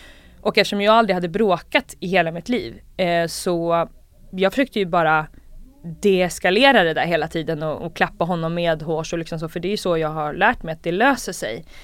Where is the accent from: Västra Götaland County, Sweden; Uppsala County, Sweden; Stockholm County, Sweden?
Uppsala County, Sweden; Uppsala; I Uppsala, som dig.